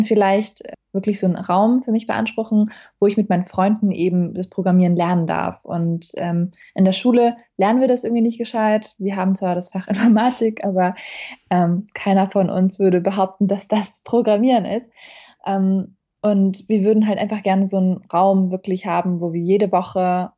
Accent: Germany; Ich war ja erst 2 Jahre alt und ich sehe Deutschland tatsächlich auch als meine Heimat an und habe das so ein bisschen akzeptiert als, ja, es ist auf demselben Level für mich wie jetzt mein Geburtsort und noch mehr.

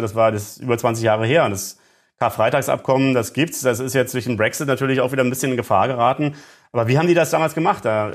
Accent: Germany; ich komme selber aus der DDR

